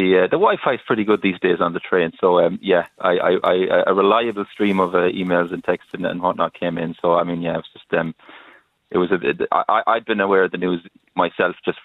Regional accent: Connacht, Ireland; I'm from Mayo, the land of tortured poets.

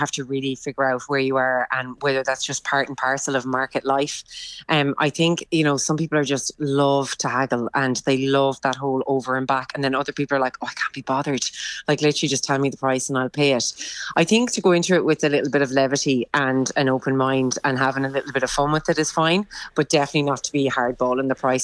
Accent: Ireland; probably because as Irish people, we've been traveling so much and we've been away.

